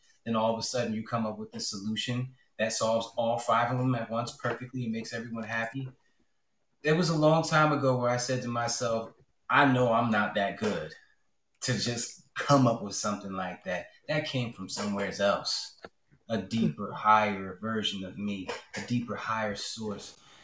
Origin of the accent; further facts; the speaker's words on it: New Jersey, United States; moved away; Just for those who don't know, I'm from New Jersey. I lived there my whole life up until 2 years ago.